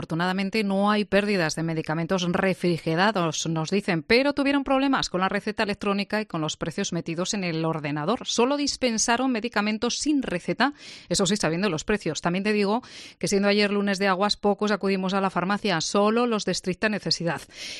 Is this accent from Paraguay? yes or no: no; Salamanca, Castile and León, Spain; yo, por ejemplo, como ciudadana salmantina, puedo disfrutar de estos talleres formativos.